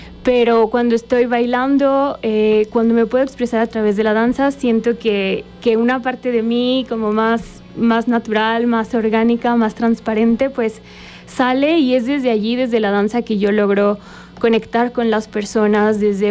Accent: Mexico; Pues yo soy mexicana, les platico también que yo estudié

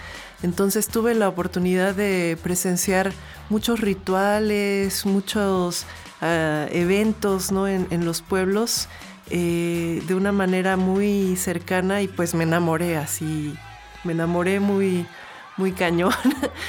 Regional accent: Cuernavaca, Morelos, Mexico; Yo nací aquí en Cuernavaca, crecí aquí, mi mamá es de aquí, entonces, cosa que luego es raro, ¿no? Que seamos de tantas generaciones de por acá.

